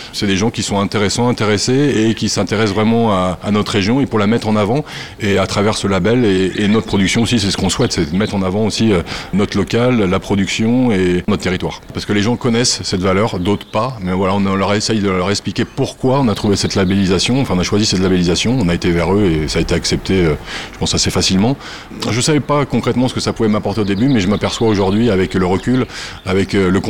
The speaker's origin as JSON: {"language": "French", "town": "Maillezais", "region": "Pays de la Loire", "country": "France", "said": "j'ai 46 ans. Je suis d'origine de Maïzet, en plein Marais Poitevin."}